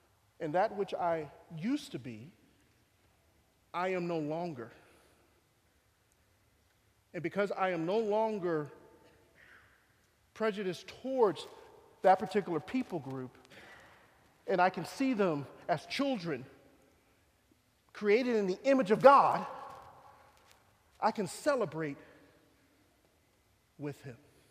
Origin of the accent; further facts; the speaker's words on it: Philadelphia, Pennsylvania, United States; growing up in North Philly at the time in the 60s, 70s, and 80s